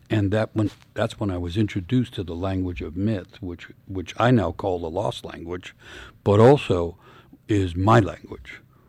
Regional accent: New York City, New York, United States; I'm growing up in New York City, blue-collar neighborhood, which means poor people

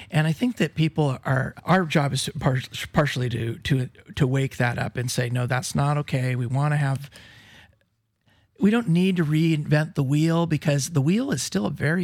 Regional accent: Yakima, Washington, United States; born there; also born or lived in Spokane / Flathead Reservation / Swinomish Reservation; So I was born on Yakima. My brother was born when we lived in Spokane.

